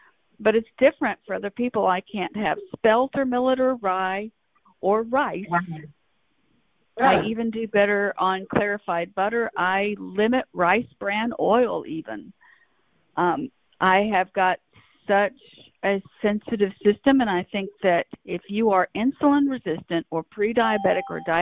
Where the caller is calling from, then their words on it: Birmingham, Alabama, United States; in Birmingham.